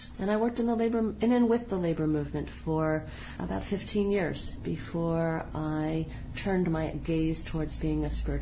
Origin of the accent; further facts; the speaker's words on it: New York City, New York, United States; I was raised in New York City by devoutly secular parents